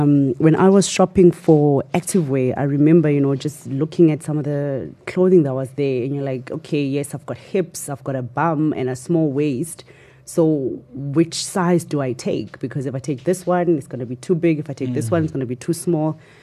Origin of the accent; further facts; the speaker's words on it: Katlehong, Gauteng, South Africa; I'm from the East Rand. So I'm from Katlehong. I grew up in a township called Maphanga.